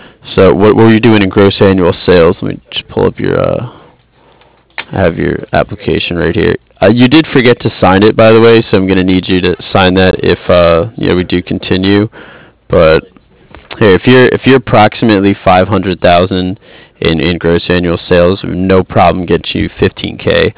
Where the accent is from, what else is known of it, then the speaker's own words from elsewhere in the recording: Manhattan, New York, United States; also born or lived in Newark, United States; now in San Diego, United States; I'm in the San Diego branch right now. I'm originally from the Manhattan and Newark area, Jersey and New York, so I'm familiar with the area.